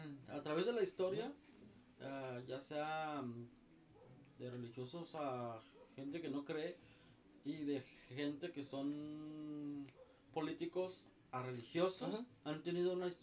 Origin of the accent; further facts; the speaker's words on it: Mexico; Somos muy mexicanos y la mayoría en ese aspecto no suelta dinero